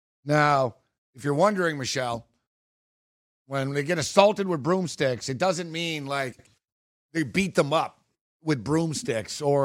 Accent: Canada; I'm Canadian.

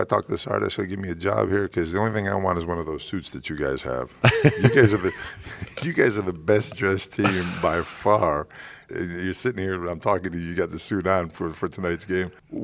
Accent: Rochester, New York, United States; born there; I'm an upstate New York guy. I was born in Rochester, New York

